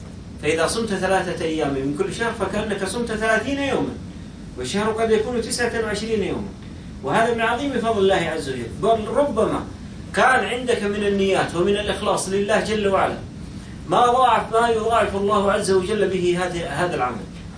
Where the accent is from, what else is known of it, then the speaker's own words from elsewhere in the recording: Hejaz, Saudi Arabia; لكنه معروف عندنا في الحجاز بالتجربة